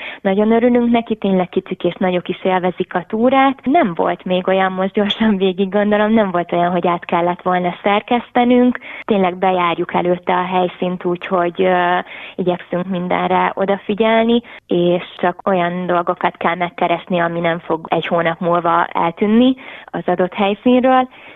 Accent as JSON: {"language": "Hungarian", "town": "Nyíregyháza", "region": "Szabolcs-Szatmár-Bereg", "country": "Hungary", "tie": "born there", "said": "Valójában Nyíregyházán születtünk, úgyhogy onnan már Debrecen csak egy ugrás"}